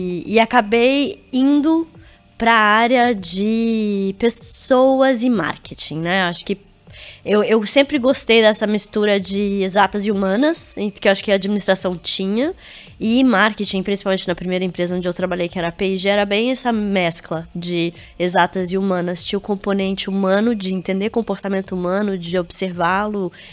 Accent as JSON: {"language": "Portuguese", "town": "Goiânia", "region": "Goiás", "country": "Brazil", "also_born_or_lived": "Brasília / United States", "said": "Desde ter nascido em Goiânia, então eu sou goiana."}